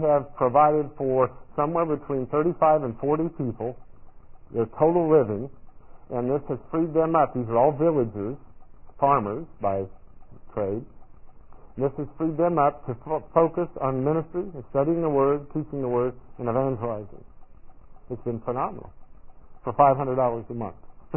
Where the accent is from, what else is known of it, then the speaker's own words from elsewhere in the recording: United States; I'm white, first, and secondly because I'm American.